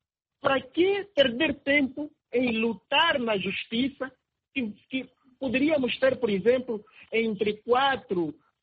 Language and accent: Portuguese; Angola; Temos de ver enquanto angolanos e que precisamos efetivamente de melhores condições de vida para nós mesmos.